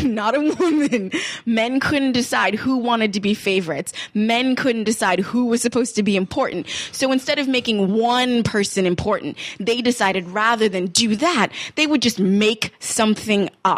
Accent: Maine, United States; But yeah, growing up in Maine is interesting as far as racism. I've had my good share of events here because of my skin color.

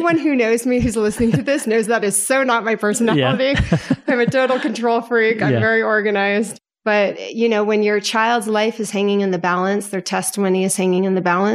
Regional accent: Potomac, Maryland, United States; now in California, United States; No, I am from Potomac, Maryland, wow. Born and raised.

